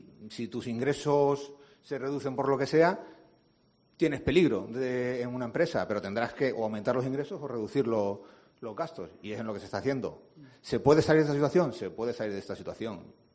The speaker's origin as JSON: {"language": "Spanish", "town": "Málaga", "region": "Andalusia", "country": "Spain", "said": "Yo soy malagueño"}